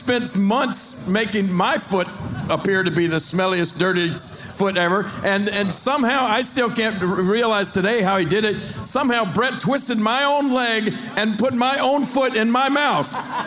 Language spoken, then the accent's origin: English; Memphis, Tennessee, United States; I mean, we came from Memphis, where we had two great commentators on our Memphis wrestling show, Lance Russell and Dave Brown.